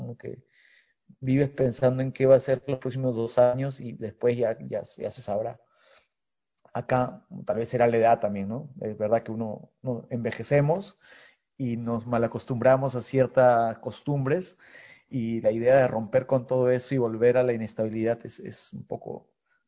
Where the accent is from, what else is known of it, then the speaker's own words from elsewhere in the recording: Peru; Antes yo era como, yo soy peruano y el Perú es lo mío y eso ya no me llama.